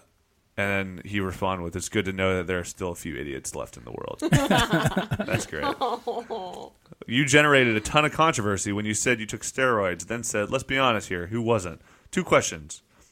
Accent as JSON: {"language": "English", "town": "Statesboro", "region": "Georgia", "country": "United States", "tie": "born there", "said": "I was born in Bullets Country Hospital in Statesboro, Georgia, in 1974."}